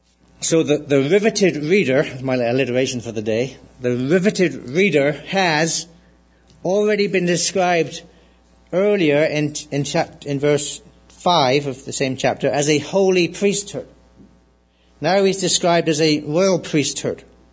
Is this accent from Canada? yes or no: no; United Kingdom; I'm a Brit and I am not a member of the royal family.